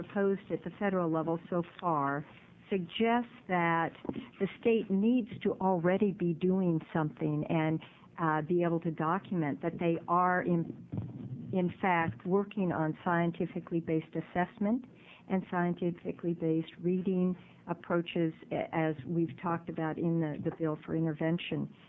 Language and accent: English; Eugene, Oregon, United States; And I'm from Eugene, Oregon.